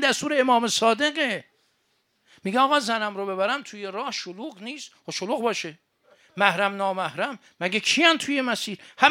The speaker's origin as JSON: {"language": "Persian", "town": "Mashhad", "region": "Razavi Khorasan", "country": "Iran", "tie": "born or raised there", "said": "ما بچه مشهدیم"}